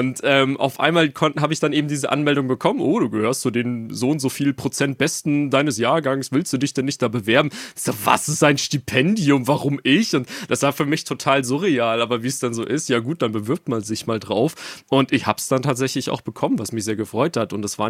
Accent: Ingolstadt, Bavaria, Germany; ich komme ursprünglich aus Ingolstadt

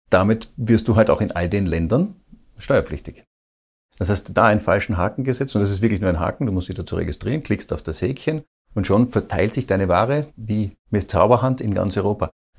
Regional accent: Austria

